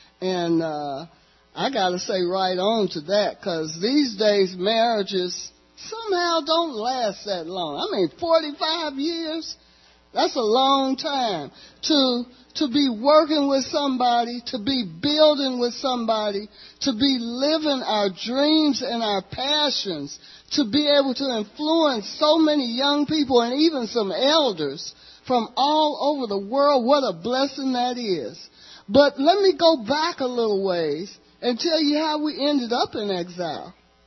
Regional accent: Kansas City, Kansas, United States; So, I grew up in Kansas City, Kansas, in a hard-working community

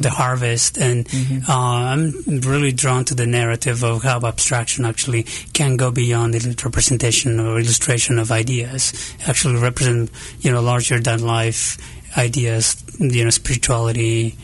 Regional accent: Mexico; I'm originally from Mexico. Right. So when I went to school in Mexico

